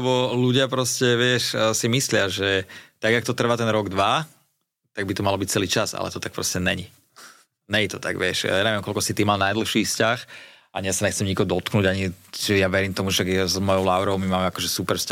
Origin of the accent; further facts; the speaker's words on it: Pezinok, Bratislava Region, Slovakia; to ja som z Pezinka.